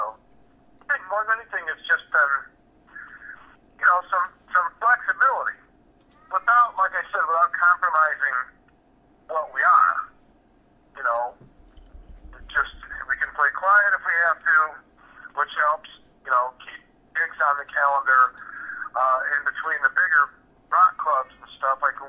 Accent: Detroit, Michigan, United States; now in Canton, United States; Not bad. I live in Canton, Ohio. I'm from Detroit, though.

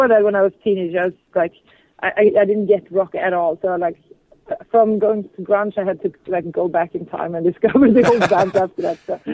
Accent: Stockholm, Stockholm County, Sweden; English is a second language; the ones that made us want to play on our different spaces where we grew up in Stockholm.

